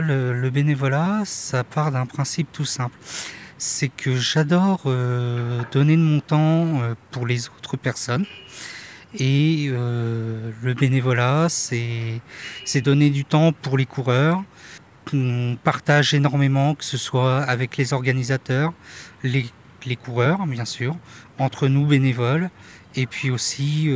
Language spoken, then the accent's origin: French; Saint-Gervais-les-Bains, Auvergne-Rhône-Alpes, France; j'ai 40 ans et je suis originaire de Saint-Gervais-les-Bains.